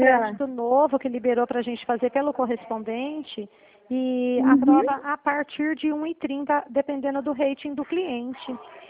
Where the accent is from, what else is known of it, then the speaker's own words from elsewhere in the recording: Dracena, São Paulo, Brazil; Eu sou daqui de Dracena mesmo.